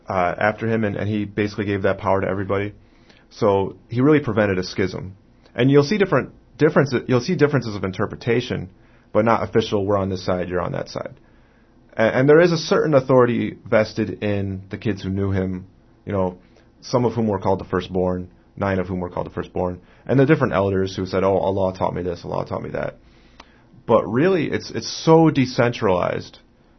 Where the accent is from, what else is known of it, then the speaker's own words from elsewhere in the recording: United States; because I'm an American Muslim.